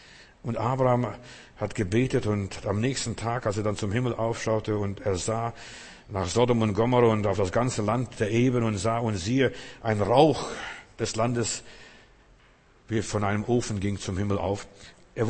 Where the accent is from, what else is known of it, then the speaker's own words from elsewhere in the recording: Germany; ich bin ja Deutscher, das ist eine deutsche Mentalität, deutsche Art